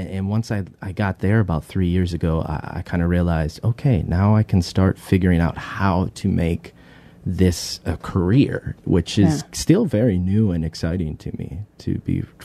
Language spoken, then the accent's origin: English; Parkston, South Dakota, United States; I grew up in Parkston, South Dakota, okay. On a farm just right outside of there.